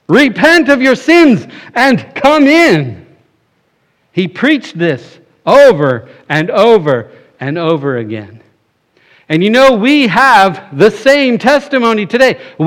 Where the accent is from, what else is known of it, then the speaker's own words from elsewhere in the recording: Florida, United States; now in West Virginia, United States; here we are in little old West Virginia. Can you believe it? I'm from Florida. I can't believe I'm here still.